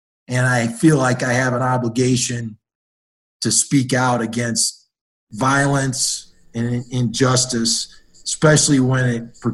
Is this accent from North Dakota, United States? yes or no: no; Madison, Wisconsin, United States; You know, I grew up in the Midwest. I grew up in a college town in Madison, Wisconsin. Obviously, my upbringing was very different.